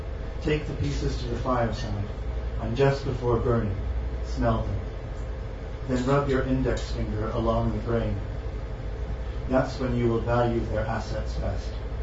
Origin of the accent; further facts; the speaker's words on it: Bermuda; I'm from Bermuda, which is a wonderful place to grow up.